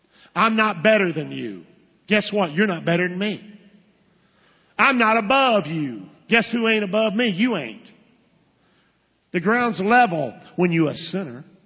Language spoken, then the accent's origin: English; the South, United States; I got saved, always a Southerner.